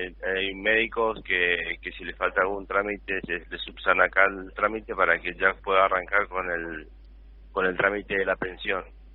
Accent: Corrientes, Argentina; donde yo soy el representante de Andes en la provincia de Corrientes. Gracias a Dios me toca arrancar este operativo en mi ciudad natal

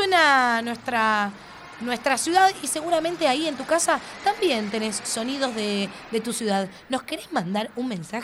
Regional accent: Buenos Aires, Argentina; Yo soy de Caballito y tengo el Sarmiento.

